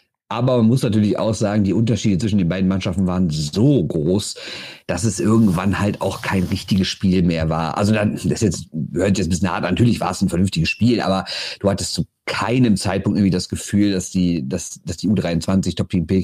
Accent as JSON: {"language": "German", "town": "Düsseldorf", "region": "North Rhine-Westphalia", "country": "Germany", "said": "Ich muss ja jetzt das Klischee des arroganten Düsseldorfers bedienen, oder?"}